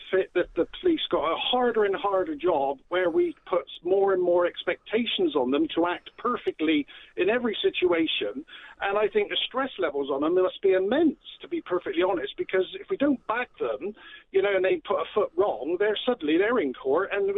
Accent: Bristol, South West England, United Kingdom; I'm from Bristol, and I look at our country

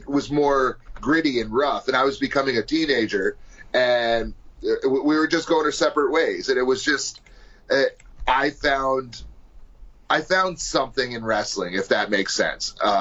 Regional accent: New York, United States; Even though this was 96, it was still, like, that was what was on TV, because I'm from New York, so that they dominated the North in television programming.

